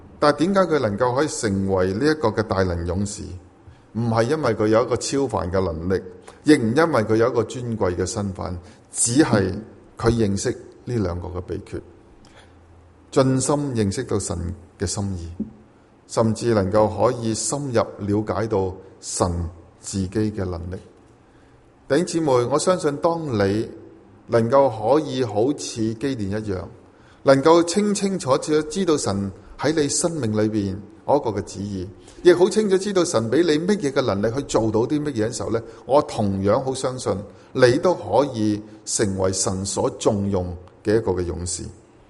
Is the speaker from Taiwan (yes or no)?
no; China; 就是好像我们中国人呢求拜的时候一派出来单箱这样去到一地步求问的一些的东西